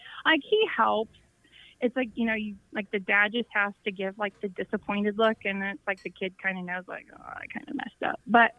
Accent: Missouri, United States; I mean, I grew up in the Midwest.

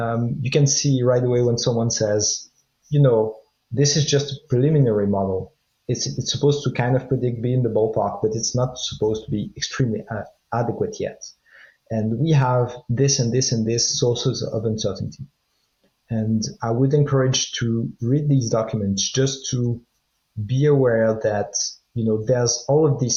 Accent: France; English is a second language; I'm from France.

